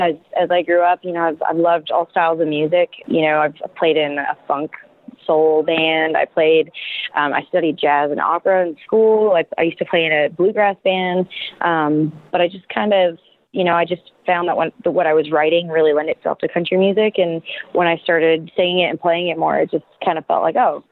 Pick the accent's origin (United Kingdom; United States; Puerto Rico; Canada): Canada; moved away; You know, of course, I still absolutely love Canada. That's my home country. And it's always going to be that.